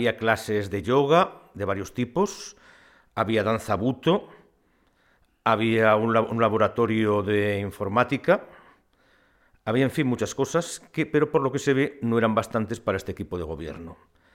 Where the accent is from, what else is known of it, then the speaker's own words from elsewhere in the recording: Zaragoza, Aragon, Spain; aunque soy un fronterizo de la Almozara, considero que el Gancho es mi barrio. Mi infancia la pasé en la calle que Miguel de Ara